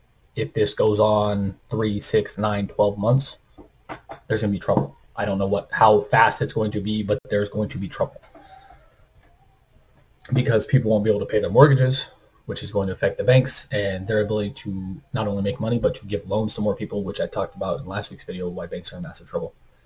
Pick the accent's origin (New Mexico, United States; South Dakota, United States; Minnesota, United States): South Dakota, United States; Rapid City; the city I grew up in Rapid City, South Dakota